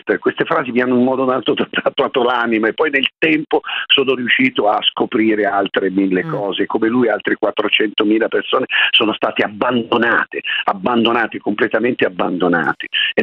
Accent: Lecco, Lombardy, Italy; born there; Io sono nato a Lecco, in Lombardia

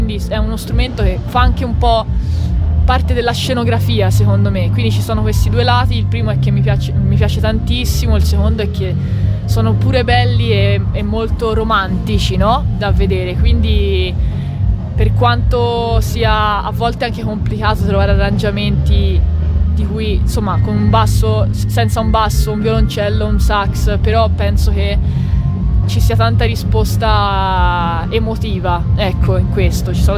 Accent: Tuscany, Italy; Siamo toscani, dai.

